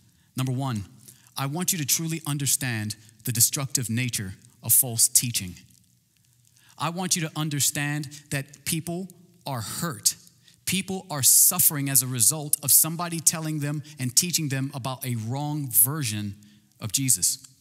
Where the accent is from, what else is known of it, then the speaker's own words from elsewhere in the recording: New York City, New York, United States; born there; I was born in New York City. I know, Georgia doesn't like Yankees.